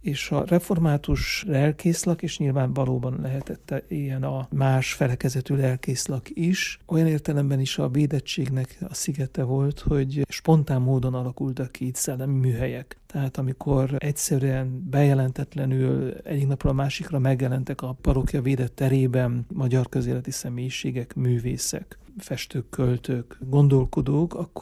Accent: Székelyvaja, Mureș County, Romania; born or raised there; also born or lived in Szövérd

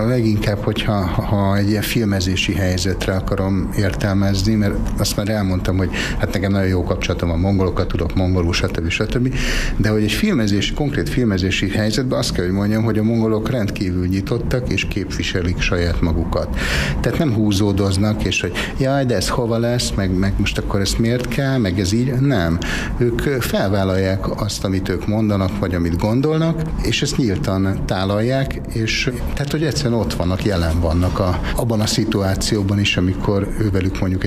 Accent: Budapest, Hungary; bár én amúgy pesti vagyok, de itt Borsodban van házunk, kiskoromtól járok a Bükkbe

